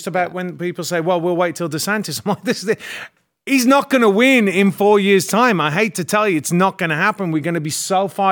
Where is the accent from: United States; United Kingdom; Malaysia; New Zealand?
United Kingdom; England; I'm just English